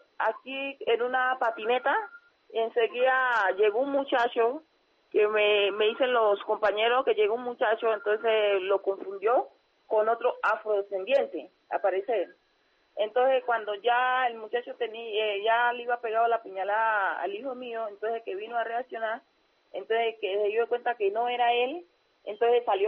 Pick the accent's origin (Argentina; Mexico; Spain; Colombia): Colombia; Chocó; now in Bogotá, Colombia; Somos de Chocó. Yo soy de un pueblo que se llama Acosó, que fuimos desplazados por la guerrilla. Entonces, en 1999 lo desplazó la guerrilla del pueblo donde somos nosotros, pero el ese mío es de Condoto.